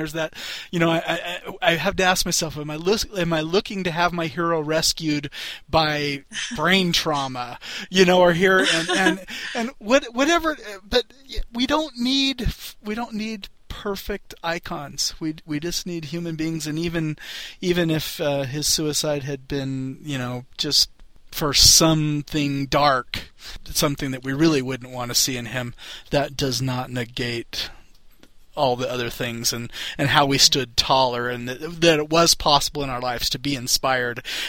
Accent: San Diego, California, United States; You know, I grew up in San Diego, and I got a San Diego Chargers sticker on the back of my car and all that stuff.

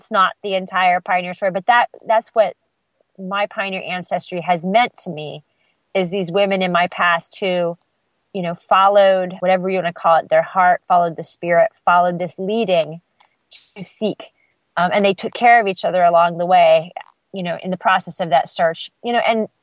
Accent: California, United States; And so growing up in California, you know, my grandmother would always say to me, would always talk to me about my pioneer ancestry

